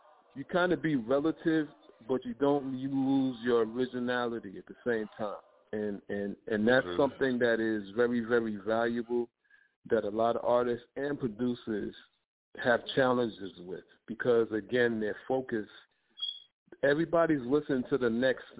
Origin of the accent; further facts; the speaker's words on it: New York, United States; now in Delaware, United States; from my city, I'm from New York, but I reside in Delaware now.